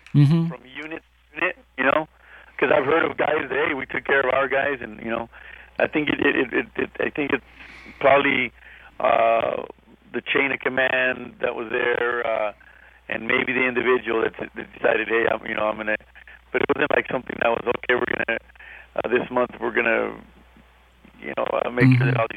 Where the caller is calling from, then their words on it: Tijuana, Baja California, Mexico; I'm calling you from Baja, California.